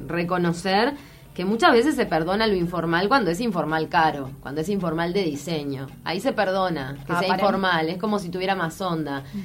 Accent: Uruguay; Así somos los uruguayos

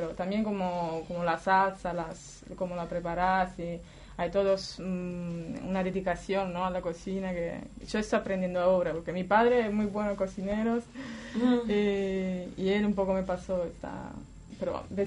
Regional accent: Naples, Campania, Italy; Spanish is a second language; yo vengo de Nápoles, que es bastante compleja como ciudad, tiene sus peligros, sus cosas

